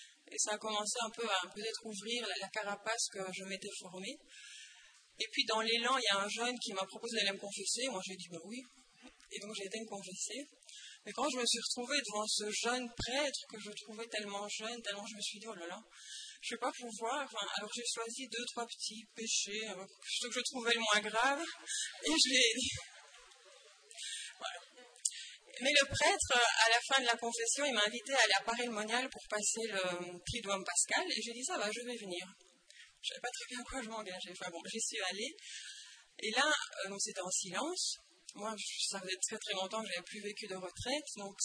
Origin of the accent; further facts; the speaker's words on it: Aubel, Wallonia, Belgium; now in Rome, Italy; je suis belge, je viens d'Aubel, j'ai 39 ans, je suis mariée avec Giovanni et j'habite à Rome. Voilà. Je suis issue d'une famille catholique